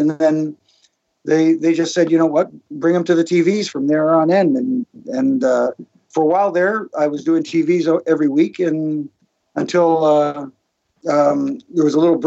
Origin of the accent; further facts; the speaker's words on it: Canada; I'm Canadian, I'm from here.